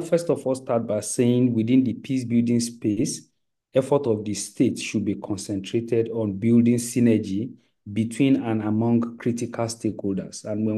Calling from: Jimeta, Adamawa, Nigeria; I'm currently in Adamawa State, Jimeta specifically, which is the city center of Adamawa State in Nigeria.

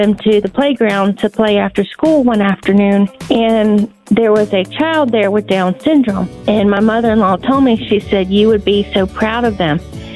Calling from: Georgia, United States

